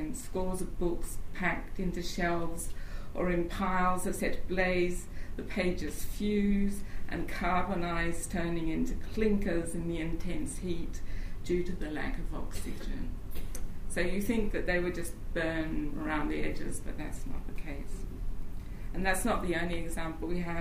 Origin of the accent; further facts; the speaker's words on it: Leiden, South Holland, Netherlands; I'm from Leiden in the Netherlands, and I work for OCLC there